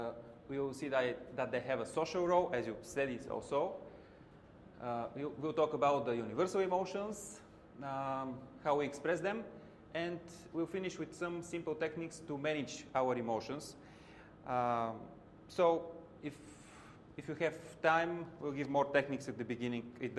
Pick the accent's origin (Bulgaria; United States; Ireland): Bulgaria; English is a second language; It's not native language. We are from Bulgaria.